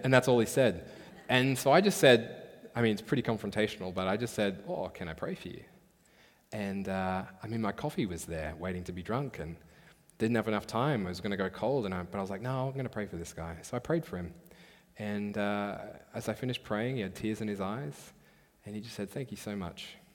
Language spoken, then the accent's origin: English; Australia; I feel this so much as an Australian, we just want to be liked by people.